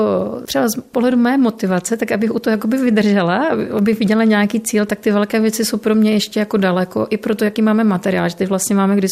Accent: Moravian-Silesian Region, Czechia; že jsme tady z Ostravska

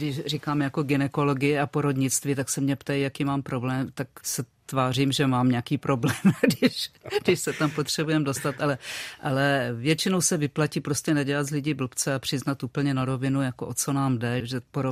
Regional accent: Brno, South Moravian Region, Czechia; i když já jsem z Brna.

